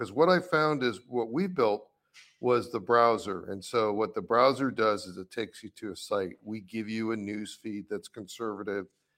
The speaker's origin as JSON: {"language": "English", "town": "Rye", "region": "New York", "country": "United States", "lives_now": "California, United States", "said": "I am, but I'm originally from your listeners. I'm originally from Rye, New York."}